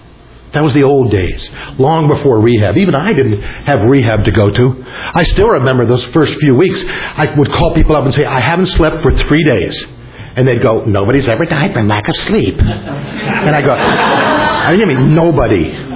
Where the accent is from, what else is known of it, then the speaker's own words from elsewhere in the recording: Ohio, United States; I'm from Northeast. I lived in Northeast Ohio much of my life.